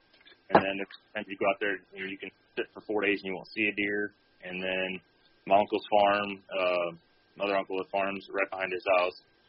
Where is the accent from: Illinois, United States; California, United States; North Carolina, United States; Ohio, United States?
Illinois, United States; I grew up in Southern Illinois on the family farm.